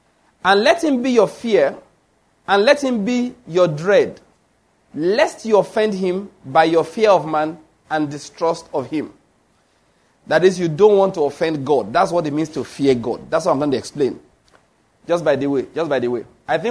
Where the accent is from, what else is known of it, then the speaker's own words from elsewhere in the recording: Nigeria; I'm a Nigerian of today, and I'm a member of the Nigerian Customs Service.